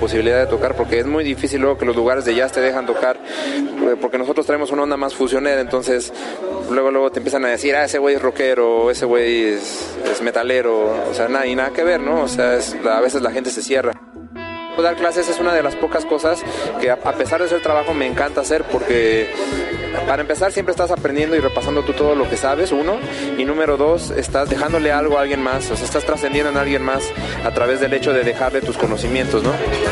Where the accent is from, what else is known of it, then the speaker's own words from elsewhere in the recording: Mexico; soy guitarrista mexicano con mucho orgullo.